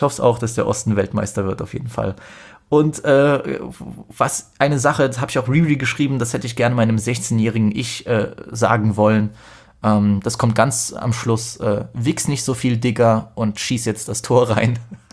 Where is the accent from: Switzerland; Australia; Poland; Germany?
Poland